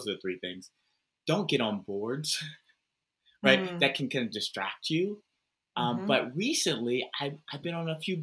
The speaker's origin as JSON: {"language": "English", "town": "Altadena", "region": "California", "country": "United States", "tie": "born or raised there", "said": "where I grew up at in Altadena, Pasadena, it was pretty privileged."}